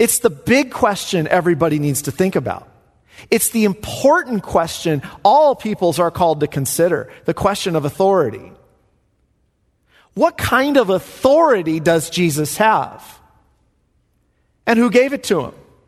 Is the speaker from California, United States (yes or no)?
yes; Lemoore, California, United States; I mean, I'm from Lemoore. Come on. Do you know where that is?